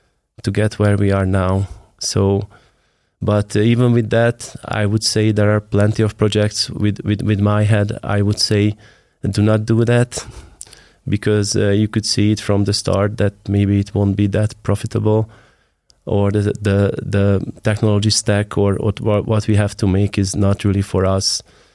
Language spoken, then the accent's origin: English; Hungary; from Hungary.